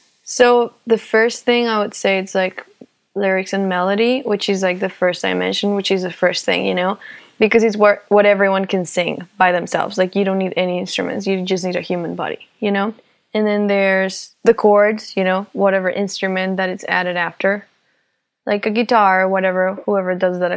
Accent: Colombia; moved away; I was raised in Colombia in a very close society.

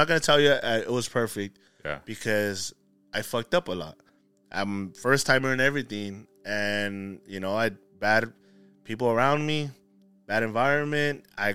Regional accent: Baldwin Park, California, United States; Man, born and raised in Little Baldwin Park, California.

